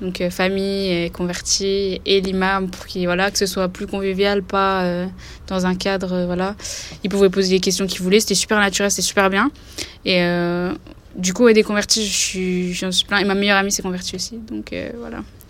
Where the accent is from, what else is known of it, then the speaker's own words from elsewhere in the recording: Nancy, Grand Est, France; j'ai 21 ans. Je viens de Nancy et je suis convertie depuis un an.